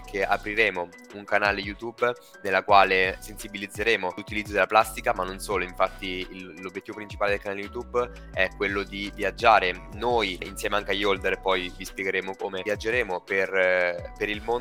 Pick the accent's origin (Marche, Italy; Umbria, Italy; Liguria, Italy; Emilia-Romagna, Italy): Marche, Italy; noi founder siamo italianissimi, veniamo dalle Marche